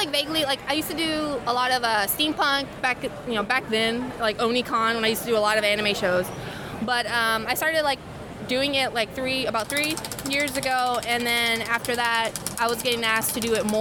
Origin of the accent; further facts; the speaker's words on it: Houston, Texas, United States; I was born and raised here in Houston.